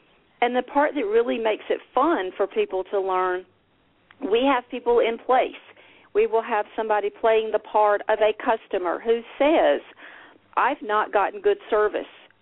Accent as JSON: {"language": "English", "region": "South Carolina", "country": "United States", "tie": "born or raised there", "said": "I am from South Carolina. This is home. I've had the privilege of living in the upper part of South Carolina my whole life"}